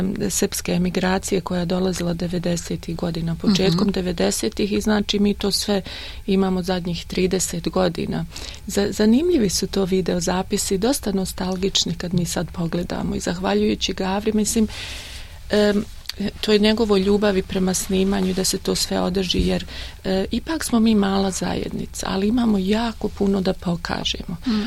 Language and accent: Bosnian; Tuzla, Federation of Bosnia and Herzegovina, Bosnia & Herzegovina; now in Australia; ja sam iz Tuzle, tako da nismo nikad se prije znali